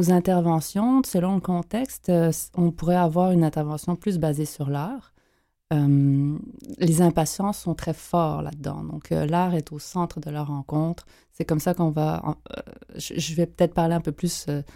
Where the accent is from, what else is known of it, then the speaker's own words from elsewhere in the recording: Montreal, Quebec, Canada; j'ai grandi dans un milieu urbain à Montréal, multiethnique aussi, et plutôt dans le système français, d'où mon accent. Donc, les gens, quand ils m'entendent pour la première fois, ils pensent que je suis française.